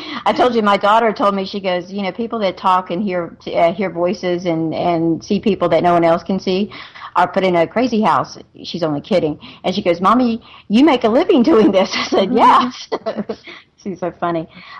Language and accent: English; North Carolina, United States; And it's light blue. That's Carolina blue. I'm from North Carolina.